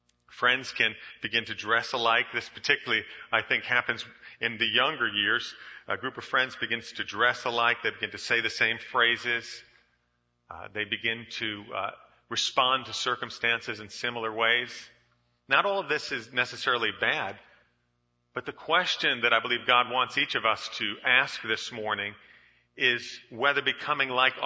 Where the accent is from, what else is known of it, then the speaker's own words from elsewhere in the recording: New York, United States; I grew up in New York. We don't respond in that way when people cut us off.